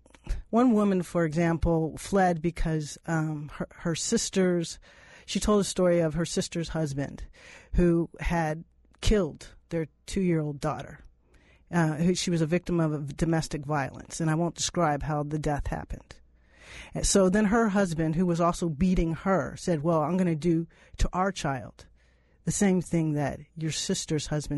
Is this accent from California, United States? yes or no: no; Texas, United States; I'm from Texas, and I go home a few times a year.